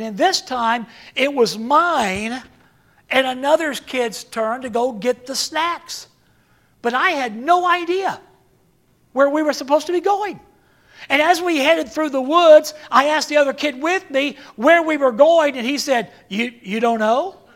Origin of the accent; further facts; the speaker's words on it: Norman, Oklahoma, United States; just outside of Norman, Oklahoma. It's where I grew up in Oklahoma.